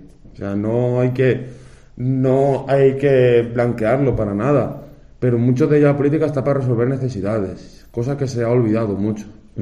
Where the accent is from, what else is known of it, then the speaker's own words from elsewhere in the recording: Muñico, Castile and León, Spain; que están en Arenas, que están en Casavieja, que están en Muñico, en mi pueblo, tengan que venir a Ávila.